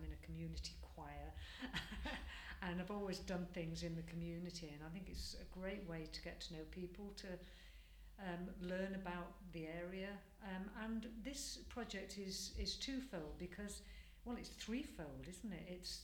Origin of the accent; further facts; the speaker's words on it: Manchester, North West England, United Kingdom; So even though I'm born and bred in Manchester